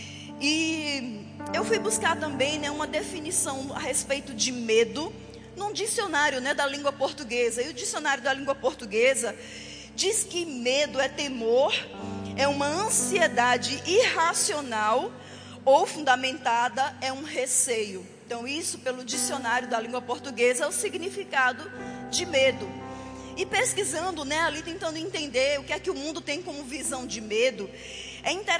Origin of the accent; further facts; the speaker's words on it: Pernambuco, Brazil; accent: Northeastern; moved away as an adult; now in Salvador, Brazil; você já percebeu aí pelo meu sotaque que eu sou lá do Nordeste. Eu sou pernambucana, mas há 18 anos eu estou na Bahia, eu moro em Salvador.